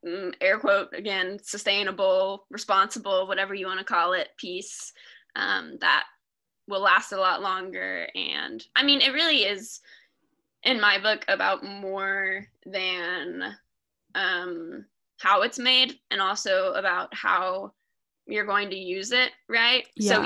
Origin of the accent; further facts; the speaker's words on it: Arkansas, United States; so I'm from Northwest Arkansas, which is, I mean, my friends make fun of me because I talk about it so much